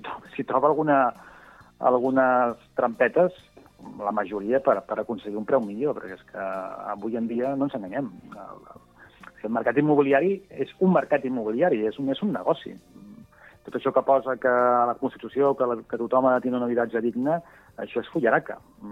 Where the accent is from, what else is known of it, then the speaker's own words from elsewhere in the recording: Catalonia, Spain; aquí a la zona on sóc jo del Baix Gaià